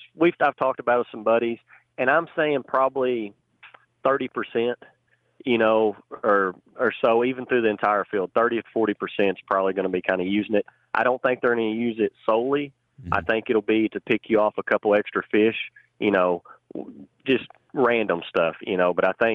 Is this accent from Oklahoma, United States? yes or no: yes; Oklahoma, United States; it's still Oklahoma, and I get to go fishing in my home state